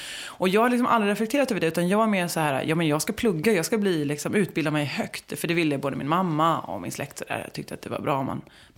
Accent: Halland County, Sweden; Och att jag är uppvuxen i Halland.

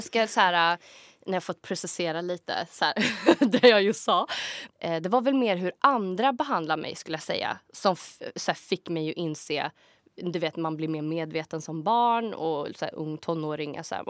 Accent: Skoghall, Värmland, Sweden; jag är från en liten ort som heter Skoghall. Utanför Karlstad, ungefär 7 kilometer. Bor typ 15 000 när jag växte upp i alla fall. Nu har det säkert blivit mer.

